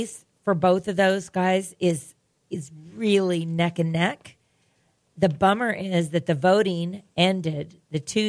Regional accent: Houston, Texas, United States; So I would give the edge to D'Amico Ryans, not just because I'm from Houston, but that's where I would go

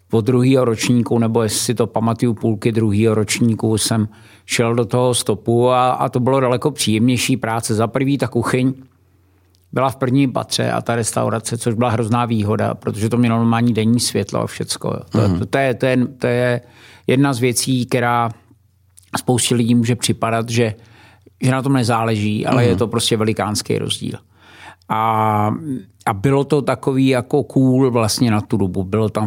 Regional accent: Prague, Czechia; Tak já jsem se narodil v Bubenči nebo v Dejvicích, Praha 6. Tam jsem taky vychodil základní školu.

